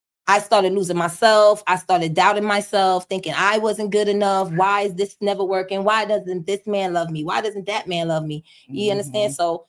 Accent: New York, United States; And then I'm from New York. So, you know, it was really, really big.

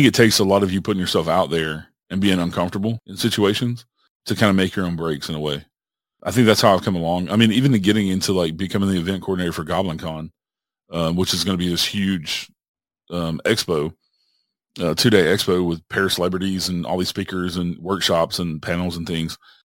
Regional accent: Huntsville, Tennessee, United States; well, I'm from Huntsville, Tennessee

